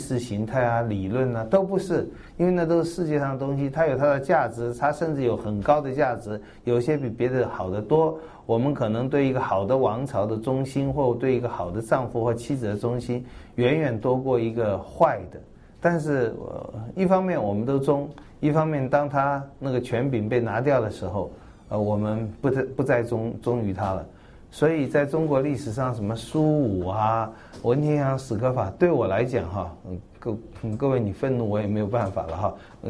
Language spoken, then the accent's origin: Chinese; Taiwan; 吃我们台湾人纳税钱的